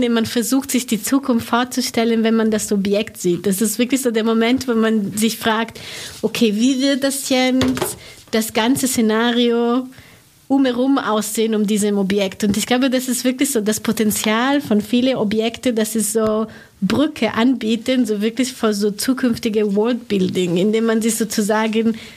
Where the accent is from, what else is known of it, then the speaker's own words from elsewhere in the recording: Italy; Ich bin in Italien geboren und groß geworden, aber zum Teil dort studiert, in Venedig, zum Teil in Berlin, in Peking und bin dann aber für meinen Master in die Niederlande gezogen